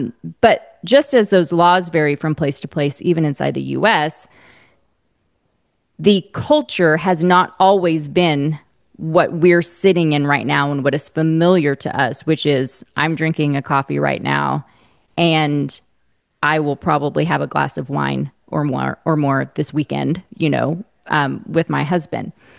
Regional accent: Oklahoma, United States; you and I talked pre-record about how I grew up in Oklahoma

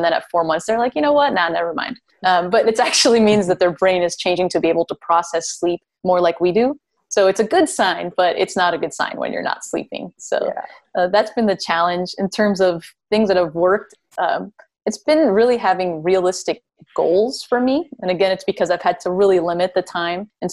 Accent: Miami, Florida, United States; But I'm from Miami, which is an idyllic, you know, beautiful, perfect climate where it's usually 80s, maybe 90s, but not 110.

